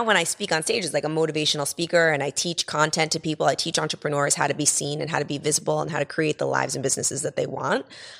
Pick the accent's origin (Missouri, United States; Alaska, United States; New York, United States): New York, United States; New York City; So I'm a New Yorker. I'm from New York City. I'm an entrepreneur.